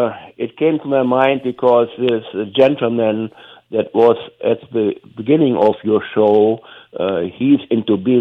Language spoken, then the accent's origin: English; Rockford, Illinois, United States; English is a second language; also born or lived in Western Europe; Rockford is my American hometown